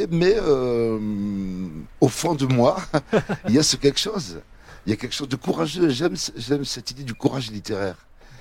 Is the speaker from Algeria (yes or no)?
yes; Algeria; Et c'est une famille algérienne et je suis algérien.